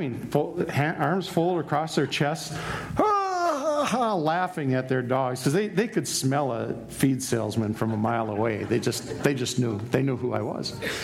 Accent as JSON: {"language": "English", "town": "Minneapolis", "region": "Minnesota", "country": "United States", "tie": "born or raised there", "said": "Now, I grew up in North Minneapolis."}